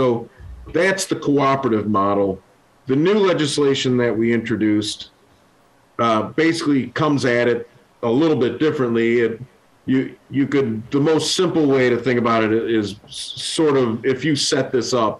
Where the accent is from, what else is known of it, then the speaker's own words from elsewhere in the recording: United States; I want to do it in America. I'm American. I'm kind of a patriot